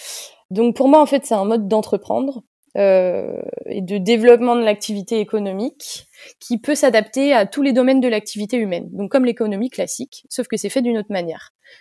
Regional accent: Rennes, Brittany, France; j'ai 26 ans, je suis rennaise et de retour au Bercail depuis 3 ans environ.

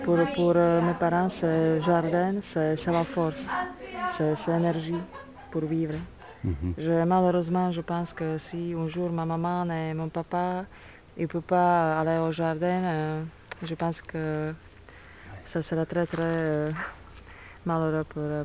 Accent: Slovakia; Chez nous, en Slovaquie, on fait la sieste dans le jardin.

